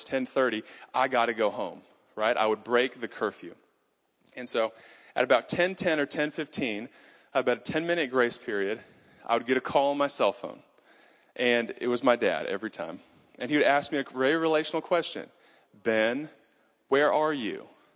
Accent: New Zealand; I remember growing up in New Zealand and we drive on the left-hand side of the road.

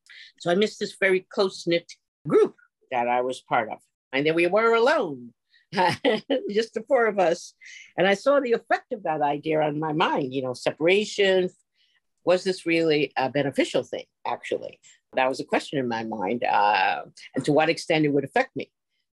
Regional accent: Bronx, New York, United States; born there; coming from my childhood at age 7, where I was born in the Bronx.

